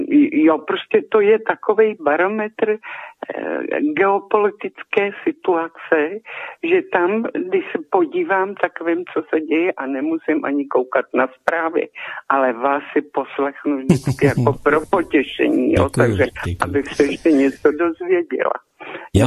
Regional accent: Nejdek, Karlovy Vary Region, Czechia; A já jsem řekla, že jsem z Nejdku

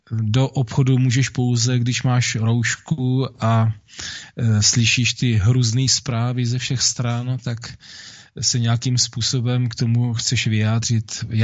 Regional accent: East Bohemia, Czechia; Jinak já jsem z východních Čech, na rozdíl od tebe

